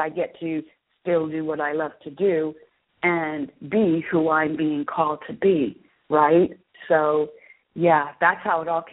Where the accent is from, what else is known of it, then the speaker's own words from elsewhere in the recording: New Jersey, United States; When I was 12 years old, growing up in South Jersey, you know, on the 5 acres, it was nothing for me to see spirits.